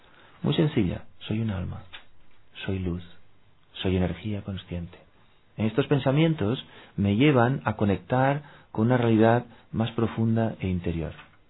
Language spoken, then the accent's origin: Spanish; Madrid, Community of Madrid, Spain; Soy de Madrid. Soy algo más que de Madrid. O soy de España.